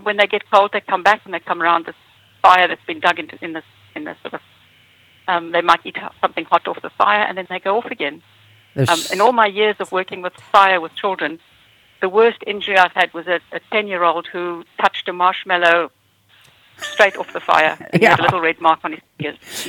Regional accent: South Africa; I grew up in South Africa where the temperature gets as hot. Air conditioning hadn't really been invented in those days. Now I'm giving away my age.

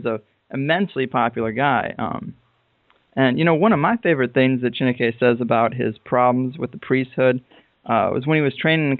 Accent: Midwest, United States; I grew up in the Midwest where it's definitely prevalent

